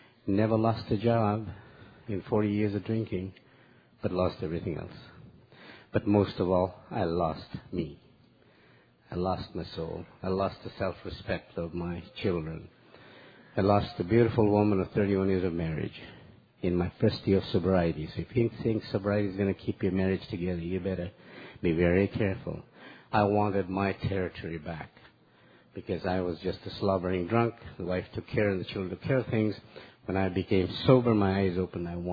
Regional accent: Fiji; born there; I was born in Fiji. Drinking was a privilege. I come from a very well-to-do family

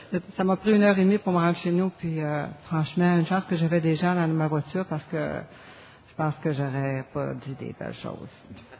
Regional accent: Sherbrooke, Quebec, Canada; moved away as an adult; also born or lived in Cowansville; now in Toronto, Canada; je suis née à Cowansville. Je sais pas s'il y en a qui connaissent ça. Oui, et puis j'ai été élevée à Sherbrooke. Et je suis à Toronto il y a plus que 30 ans.

